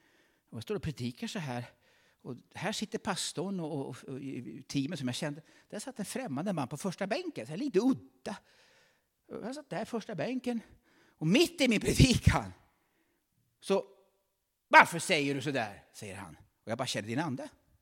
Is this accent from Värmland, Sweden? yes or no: yes; Värmland, Sweden; accent: Värmland dialect; Ut på fältet till Värmland. Till Värmland. Så jag talar värmländska.